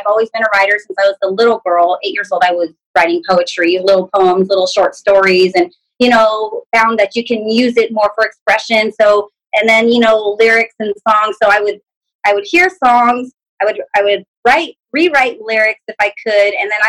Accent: Stockton, California, United States; also born or lived in San Antonio; But I'm from Stockton. My roots are from Stockton. I was born in Texas on a military base, actually. So San Antonio, Texas, Fort Sam Houston. I was born there.

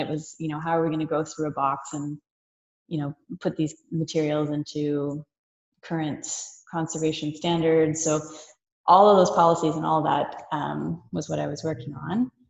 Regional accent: Peterborough, Ontario, Canada; which is my hometown, is Peterborough, Ontario.

